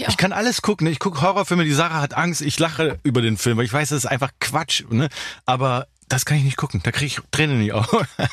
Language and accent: German; Cologne, North Rhine-Westphalia, Germany; und ich sage immer, ich komme aus Kalk, ja.